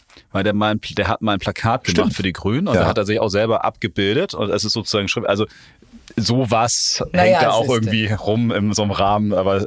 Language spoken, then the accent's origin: German; Hamburg, Germany; Also ich bin in Hamburg-Jenfeld aufgewachsen